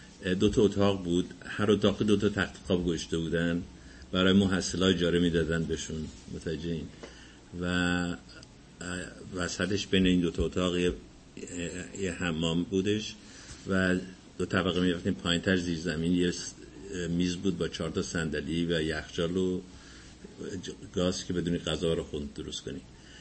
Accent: Tehran, Tehran Province, Iran; born or raised there; now in United States

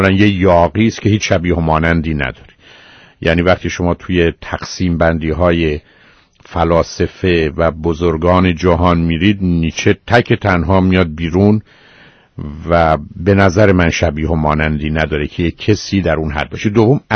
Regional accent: Iran; به عنوان یه ایرانی

